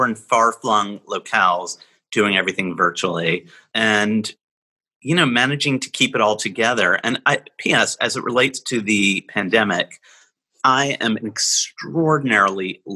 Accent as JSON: {"language": "English", "country": "United States", "said": "I am very American dude. I love this country."}